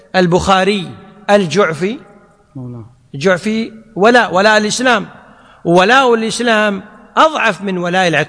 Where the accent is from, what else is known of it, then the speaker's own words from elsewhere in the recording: Kuwait; الحين عندنا بالكويت لما كان هناك عبيد موجودين